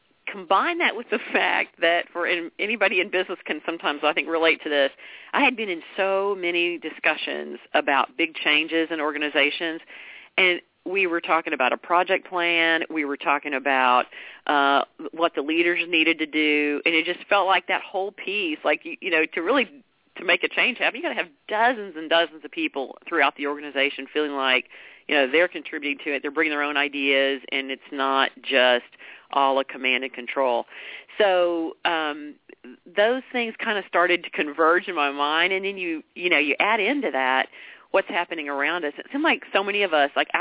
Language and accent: English; Texas, United States; I live in Dallas, Texas. You can probably tell I'm from Texas based on my accent. I can't hide it.